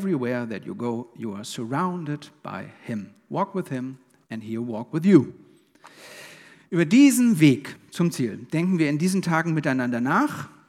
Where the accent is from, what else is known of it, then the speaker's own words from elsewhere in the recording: Kiel, Schleswig-Holstein, Germany; ich komme aus Kiel. In Kiel ist Kieler Woche.